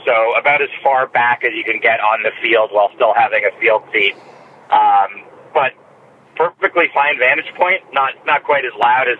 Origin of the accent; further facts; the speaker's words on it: Boston, Massachusetts, United States; Yeah, I mean, I'm from the Boston area. I've been to Fenway probably hundreds of times